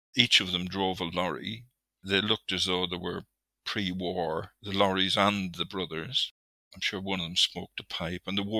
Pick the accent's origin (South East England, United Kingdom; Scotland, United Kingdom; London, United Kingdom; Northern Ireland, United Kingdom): Northern Ireland, United Kingdom; I was brought up in County Tyrone in the mountains in Ireland, and without electricity, no water or television or telephone or anything like that.